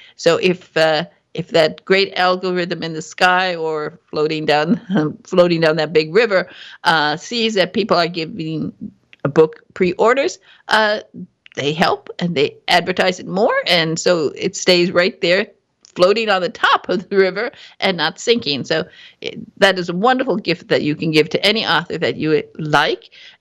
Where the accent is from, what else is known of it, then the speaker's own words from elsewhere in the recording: Michigan, United States; You know, I'm a youper. I'm from Northern Michigan, and we had lots of fishing contests